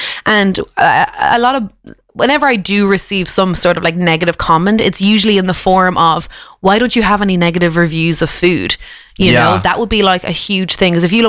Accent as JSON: {"language": "English", "region": "Munster", "country": "Ireland", "said": "I'm from Tipperary, so like, there's not a food scene around there."}